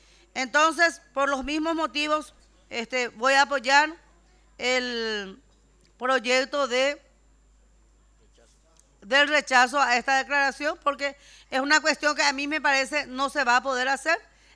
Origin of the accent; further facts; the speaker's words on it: Paraguay; todos somos paraguayos y seres humanos que necesitamos tener la oportunidad para salir adelante